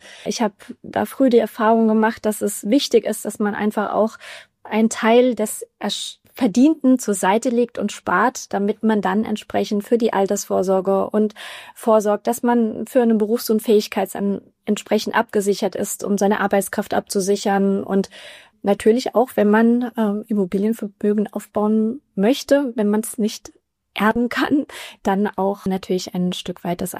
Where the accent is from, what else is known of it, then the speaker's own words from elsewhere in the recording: Rhineland-Palatinate, Germany; Ich bin zwar in Mainz geboren, aber meine Eltern sind dann in die schöne Pfalz dann gezogen. Deswegen bin ich da ganz idyllisch aufgewachsen, 1000 Einwohner-Dörfchen